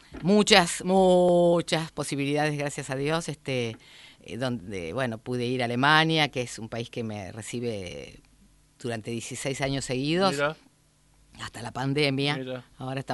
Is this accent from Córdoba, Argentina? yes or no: yes; Córdoba, Argentina; also born or lived in Buenos Aires; Yo vivía en Córdoba, pues yo soy porteña de nacimiento, y cordobesa por adopción, ajá, nacional por canto, siempre digo así.